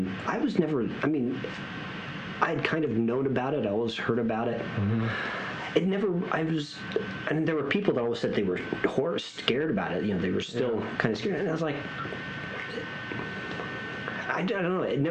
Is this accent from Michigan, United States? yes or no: no; Fort Benning, Georgia, United States; born there; I was born in Fort Benning.